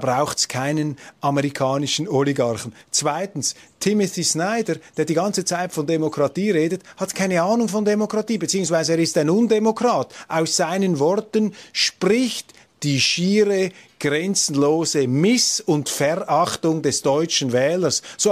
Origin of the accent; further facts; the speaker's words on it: Switzerland; Und ich als Schweizer frage mich einfach